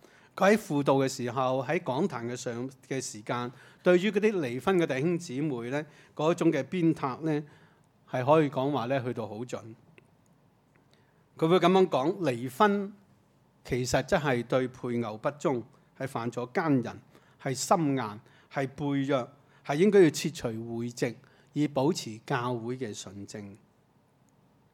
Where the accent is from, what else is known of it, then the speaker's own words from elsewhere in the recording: China; 作为我们中国人，我们有一个成长的